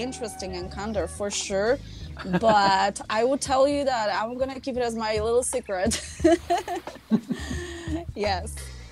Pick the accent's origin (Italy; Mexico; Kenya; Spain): Italy; English is a second language; moved away as an adult; now in Florida, United States; I moved to United States more than 10 years ago. Even though I grew up in Italy, I've been traveling a lot.